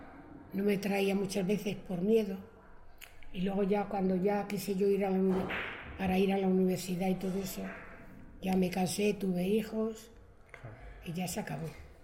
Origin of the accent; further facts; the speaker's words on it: Madrid, Community of Madrid, Spain; Vamos, que yo soy madrileña de pura cepa. Y entonces se casaron y se vinieron aquí. Y yo nací ahí en la Glorieta de la Beata.